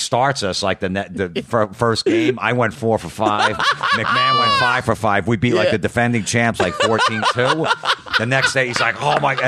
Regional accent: New Jersey, United States; All the clubs, you know, was like, because I was from Jersey, so they thought, you know, oh, this guy's from Jersey, they can't be funny.

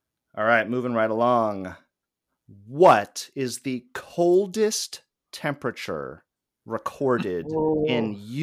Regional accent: Los Angeles, California, United States; But yeah, I mean, growing up in Los Angeles, this was not ever a concern of mine.

